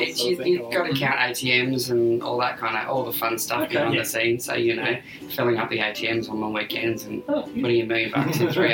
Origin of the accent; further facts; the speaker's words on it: Sutherland Shire, New South Wales, Australia; now in Gold Coast, Australia; I'm from Sutherland Shire originally.